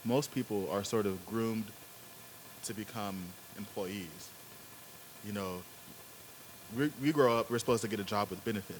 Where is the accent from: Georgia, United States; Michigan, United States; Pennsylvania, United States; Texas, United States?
Georgia, United States; Atlanta; I'm from Atlanta. And so every time I call back home